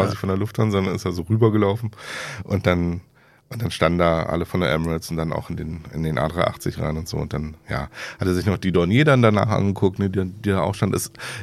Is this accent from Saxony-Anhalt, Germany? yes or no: no; Berlin, Germany; Wir sind ja Berliner